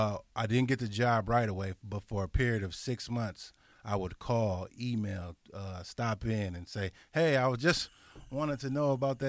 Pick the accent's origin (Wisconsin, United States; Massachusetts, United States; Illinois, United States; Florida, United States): Wisconsin, United States; Kenosha; I'm from Kenosha. Maybe you should let me volunteer to host a meeting